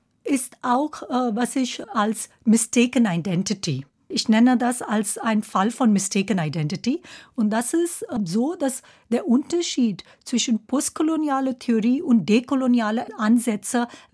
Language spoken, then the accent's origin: German; India; German is a second language; ich komme zum Beispiel aus Indien